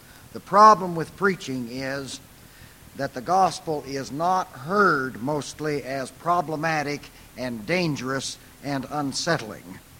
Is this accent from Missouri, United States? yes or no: yes; Marshall, Missouri, United States; I grew up near Marshall, Missouri, and in growing up, we always thought that when we came to Kansas City, it was something of a religious pilgrimage